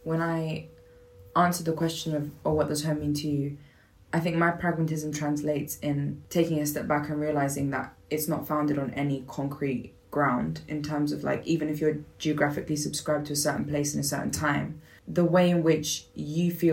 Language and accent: English; London, United Kingdom; So I was born in London, Northwest London, and raised there effectively my whole life, maybe like a year out and back in.